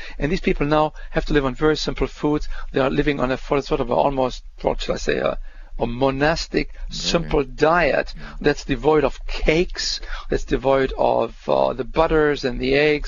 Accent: Germany; we had nothing when I grew up in Germany after the war.

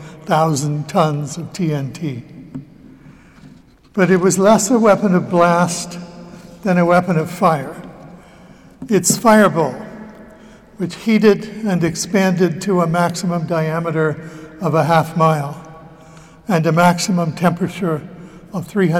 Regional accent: Nagasaki, Japan; This is my hometown, you know. I grew up here. Seems a long time ago now, but the square doesn't really look that different.

